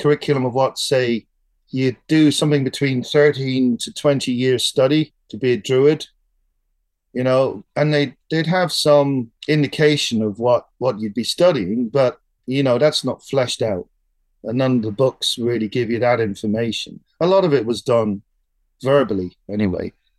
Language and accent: English; Scotland, United Kingdom; now in Ireland; Well, I know I'm from Scotland actually originally